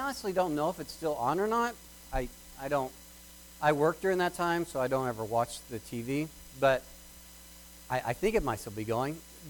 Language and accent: English; Oklahoma, United States; it kind of reminds me a little bit more from where I grew up in Oklahoma